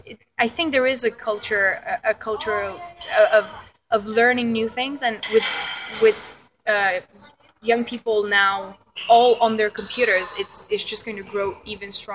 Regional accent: Romania; now in Sheffield, United Kingdom; I'm originally from Romania, but now I live in Sheffield

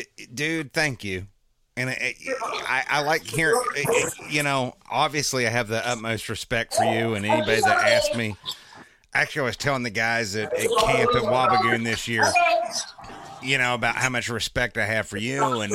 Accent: West Virginia, United States; I'm from West Virginia. I hear shouting like that, I'm ready to drop a pool stick and start swinging.

